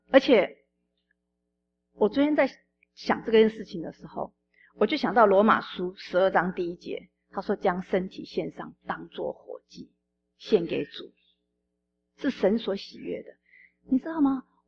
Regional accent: China; now in United States; 我们的教育，我们中国人的教育就是要靠自己，要努力的。可是你觉不觉得这么多年来我们在美国努力奋斗到最后的结果是

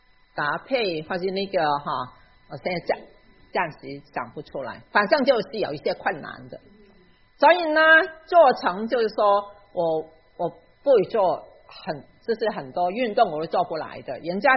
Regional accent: Hong Kong; Chinese is a second language; 当我是在香港出生长大的一个人，所以你听我的普通话你就知道了哈。

